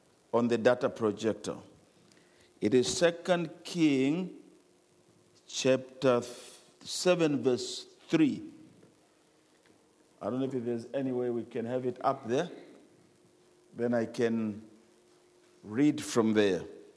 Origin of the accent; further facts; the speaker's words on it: South Africa; We come from South Africa.